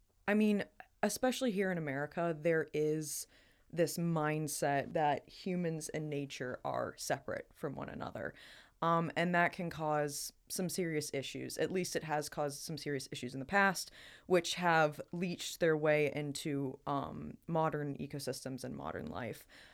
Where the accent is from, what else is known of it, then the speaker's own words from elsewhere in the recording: Pittsburgh, Pennsylvania, United States; So I come from Pittsburgh, Pennsylvania, which a lot of people don't know this, but Pennsylvania actually has the highest density of hunters out of any state in the country.